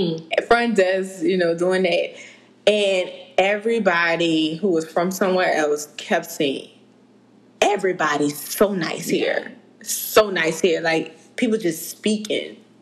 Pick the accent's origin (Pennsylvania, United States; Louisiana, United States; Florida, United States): Louisiana, United States; New Orleans; So I'm like, I'm from New Orleans.